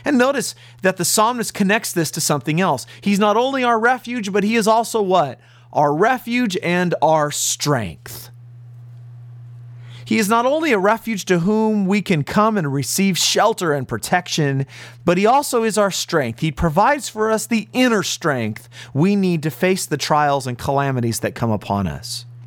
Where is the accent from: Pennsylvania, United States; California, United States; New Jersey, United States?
California, United States; I remember growing up in California